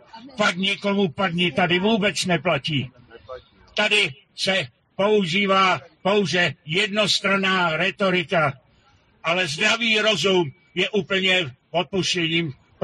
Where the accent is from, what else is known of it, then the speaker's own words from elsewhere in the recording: Aš, Karlovy Vary Region, Czechia; Já jsem vyrůstal v Aši do 21 let.